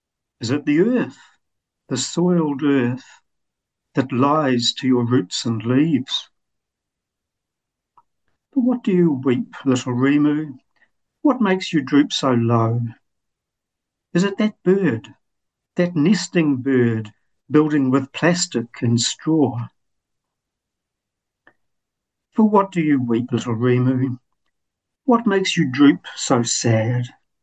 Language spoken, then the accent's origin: English; Mahurangi, Auckland, New Zealand; from Mahurangi area where I now live